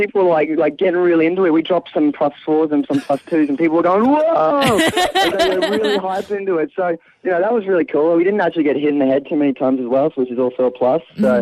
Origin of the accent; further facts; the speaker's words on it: Brisbane, Queensland, Australia; So we're from Brisbane